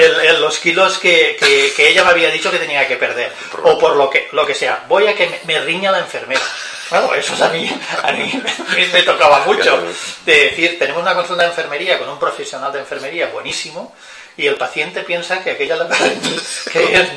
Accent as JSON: {"language": "Spanish", "town": "Vila-real", "region": "Valencian Community", "country": "Spain", "said": "Sí, soy de aquí de Villarreal."}